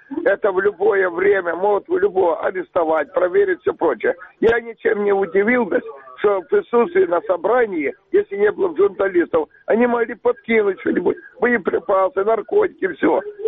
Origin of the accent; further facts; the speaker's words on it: Crimea, Ukraine; Доброе утро, я из Крыма.